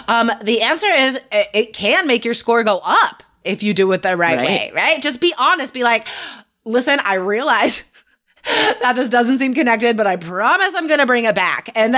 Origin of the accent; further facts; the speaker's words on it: United States; now in Portland, United States; being an American, we are very much nomadic these days